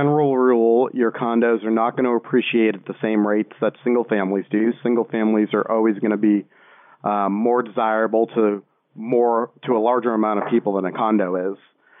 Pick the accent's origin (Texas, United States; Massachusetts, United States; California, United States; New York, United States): Massachusetts, United States; Boston; It's right outside of Boston, and I'm originally from Boston, so I was very familiar with the market there.